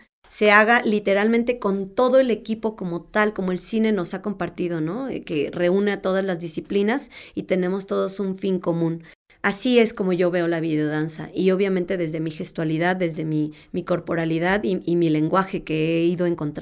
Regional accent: Tijuana, Baja California, Mexico; now in Cuernavaca, Mexico; Yo vengo de Tijuana y entonces pues dije aquí me quedo.

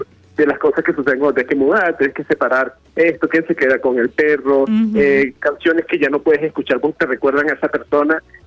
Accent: Caracas, Capital District, Venezuela; moved away as an adult; now in Mexico; nosotros somos una banda de Caracas, Venezuela, formada hace 14 años, de los cuales tenemos 10 años ya viviendo aquí en México.

